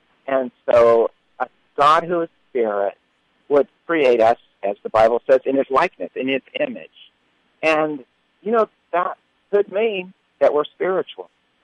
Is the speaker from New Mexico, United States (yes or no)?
yes; New Mexico, United States; I am from New Mexico, but I'm visiting here in Kansas City today.